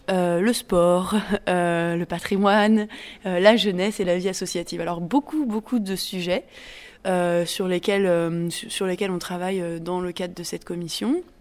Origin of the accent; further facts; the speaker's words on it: Brittany, France; moved away as an adult; also born or lived in Belgium; now in Vienna, Austria; sénatrice écologiste, représentant les Français de l'étranger. Je suis originaire de Bretagne, j'ai fait des études franco-allemandes, j'ai vécu pendant ces dernières années à l'étranger, en Belgique et puis maintenant en Autriche, à Vienne.